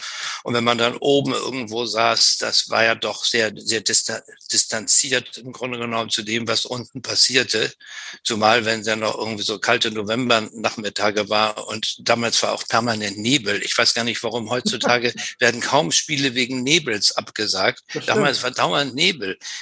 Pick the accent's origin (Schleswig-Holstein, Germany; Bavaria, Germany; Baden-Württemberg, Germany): Schleswig-Holstein, Germany; Malente; ich bin aufgewachsen in Malente unter Malente Kampsmühlen